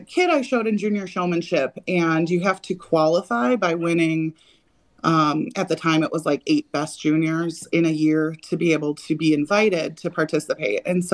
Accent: Park Falls, Wisconsin, United States; Yeah, born and raised in Park Falls. My dad is from the Phillips area and been in Park Falls my whole life, other than when I left for college and some career time down in Milwaukee.

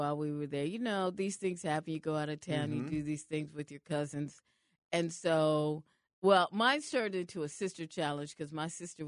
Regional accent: Seattle, Washington, United States; I'm from Seattle, Washington.

